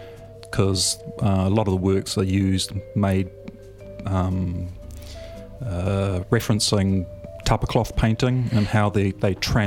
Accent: Castor Bay, Auckland, New Zealand; now in Te Aroha, New Zealand; I grew up Castor Bay. So I mean, it's not really that exciting a place, really.

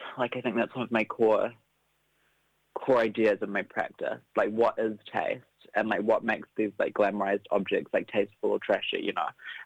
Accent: Auckland, New Zealand; I'm a painter from Auckland.

